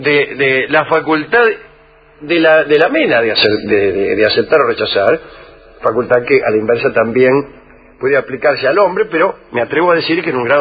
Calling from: Ingeniero White, Buenos Aires Province, Argentina; de Ingeniero White en La Plata, no, en Bahía Blanca, claro.

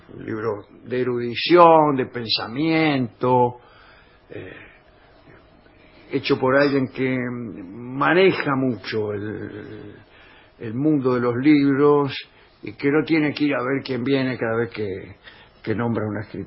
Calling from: Buenos Aires, Argentina; de la República de Floresta.

